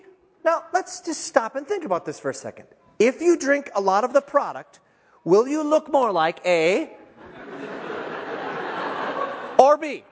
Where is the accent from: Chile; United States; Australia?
United States; Minnesota; Now, I'm from the Iron Range.